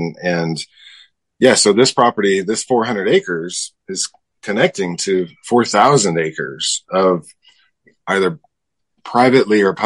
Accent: California, United States; also born or lived in Europe; my father was in the Air Force. So we lived in Europe and moved to California when I think I was in first grade.

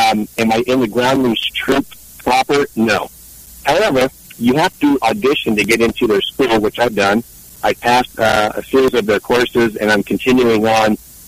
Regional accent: California, United States; Born and raised in California. First part of my life was spent in Northern California. And then back in the 80s, I came down to Southern California.

